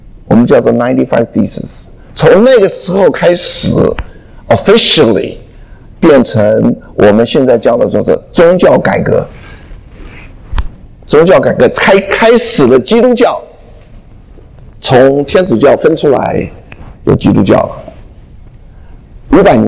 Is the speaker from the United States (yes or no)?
no; China; 我们是中国人的话，我们一年过两个年，对不对？